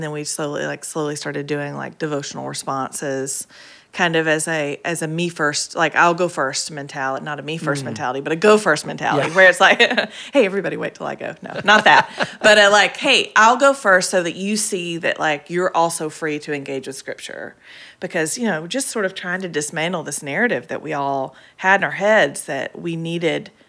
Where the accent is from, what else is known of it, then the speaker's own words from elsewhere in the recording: Nashville, Tennessee, United States; and we were like, "Oh, we're both from Nashville. Like, we should meet."